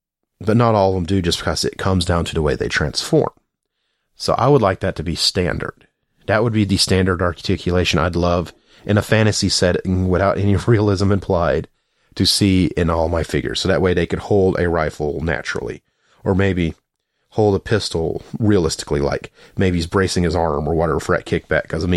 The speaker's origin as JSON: {"language": "English", "region": "the South", "country": "United States", "said": "I'm from the South. I know plenty of people who hunt all the time"}